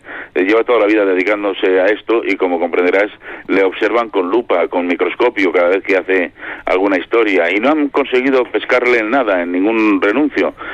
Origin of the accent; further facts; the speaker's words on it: Bilbao, Basque Country, Spain; born there; now in Madrid, Spain; yo nací en Bilbao, como sabes, y trabajé en la radio en Bilbao, luego en la COPE, y pretendí venir a Madrid desde Bilbao